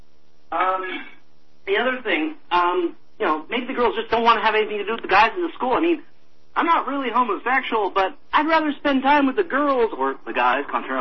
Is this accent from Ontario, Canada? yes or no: yes; Ontario, Canada; I'm from Ontario originally, I'm not in BC